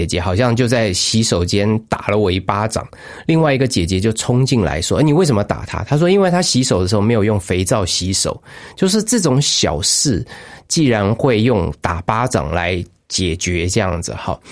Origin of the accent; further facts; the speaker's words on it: Taipei, Taiwan; 我的爸爸妈妈都是所谓的外省第二代，那我从小就在台北的东区长大，那我们家境还可以，小康。